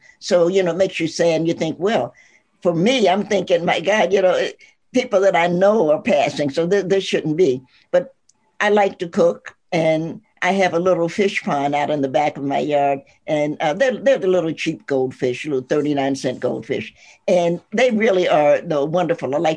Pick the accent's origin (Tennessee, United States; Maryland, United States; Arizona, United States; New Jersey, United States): Tennessee, United States; Knoxville; born there; I was born in Knoxville, Tennessee, which is right here in the middle.